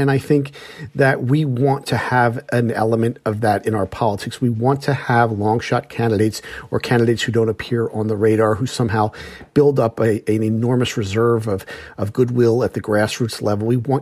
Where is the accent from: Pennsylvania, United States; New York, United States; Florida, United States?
Pennsylvania, United States; my home state, the great Commonwealth of Pennsylvania